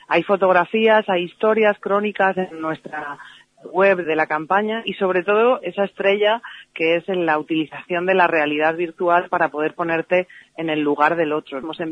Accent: Valencian Community, Spain; para todos los que somos valencianos nos gusta que esta plaza tenga estas actividades

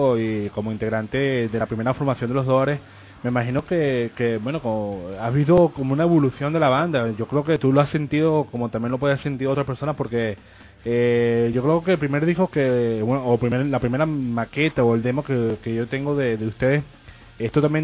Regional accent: Venezuela; Porque primero en Venezuela, yo también soy venezolano

